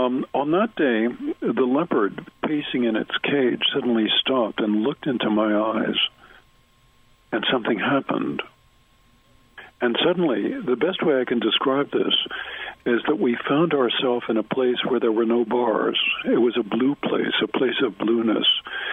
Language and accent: English; New York City, New York, United States; I grew up in New York City, and my mother or my au pair used to take me to Central Park.